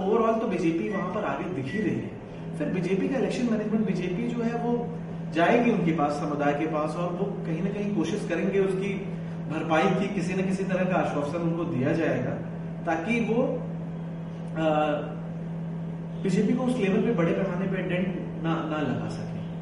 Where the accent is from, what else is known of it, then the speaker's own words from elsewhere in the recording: Uttar Pradesh, India; मैं भी उत्तर प्रदेश से आता हूं